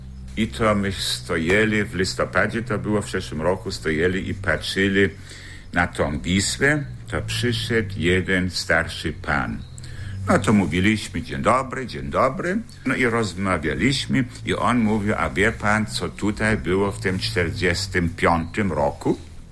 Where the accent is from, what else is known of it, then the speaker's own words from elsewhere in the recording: Wiktoryn, Kuyavian-Pomeranian Voivodeship, Poland; Ja urodziłem się tutaj w Wiktorynie. To jest niedaleko od Nieszawy. I to był powiat nieszawski.